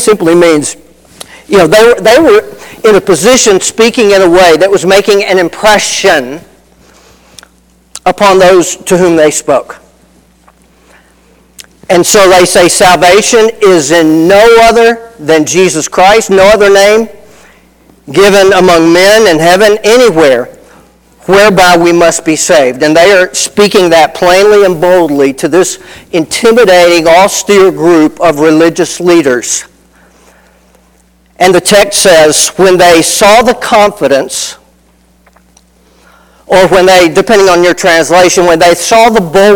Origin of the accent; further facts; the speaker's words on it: the South, United States; accent: southern; I grew up in the South. I have people saying to me sometimes, well, where are you from in the South? They recognize that. Mine's not quite as pronounced as Jeannie's is